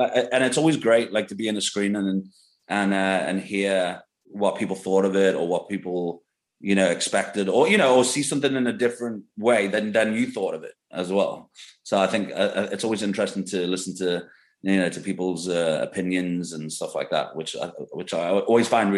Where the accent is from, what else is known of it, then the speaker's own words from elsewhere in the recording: England, United Kingdom; so in like the late 80s, early 90s, growing up in England